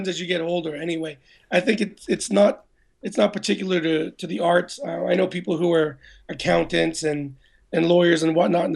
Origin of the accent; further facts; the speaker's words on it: Montreal, Quebec, Canada; now in Toronto, Canada; I grew up in Montreal and we learned French growing up, but because there's, you know, out here in the suburbs of Toronto, there isn't a lot of occasion for me to speak French or Tagalog, so it's kind of rusty.